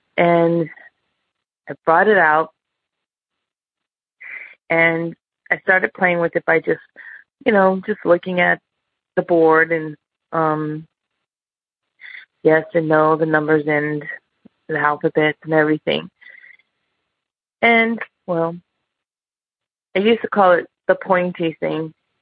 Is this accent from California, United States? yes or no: yes; El Cerrito, California, United States; I'm from El Cerrito, California.